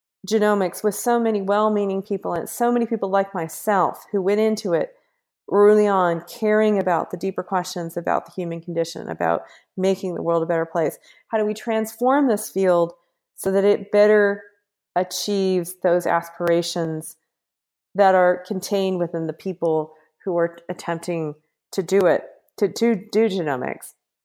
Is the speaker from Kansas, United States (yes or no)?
yes; Kansas, United States; I'm from Kansas, and I'm actually doing a project where I'm biking across Kansas, talking to prairie ranchers about how to know and care for the prairie.